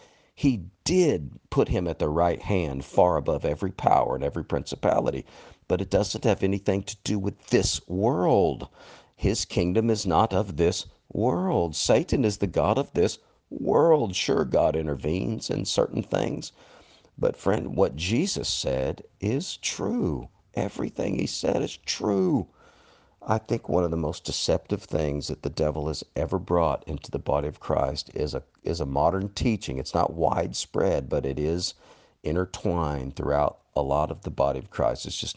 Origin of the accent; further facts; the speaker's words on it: United States; As an American, as somebody who believed in my country